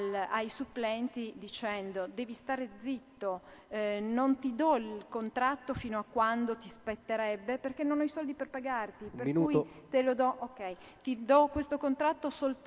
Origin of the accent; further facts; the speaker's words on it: Turin, Piedmont, Italy; io vengo dal Piemonte, sono di Torino